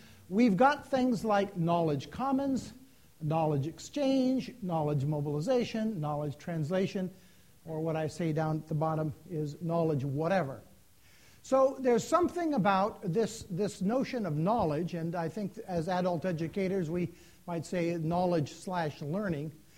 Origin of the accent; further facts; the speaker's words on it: British Columbia, Canada; As you know, I'm from British Columbia.